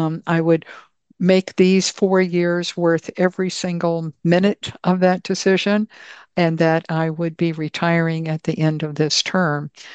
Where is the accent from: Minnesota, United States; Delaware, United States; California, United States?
Minnesota, United States; what I want as a Minnesotan for the future of our state.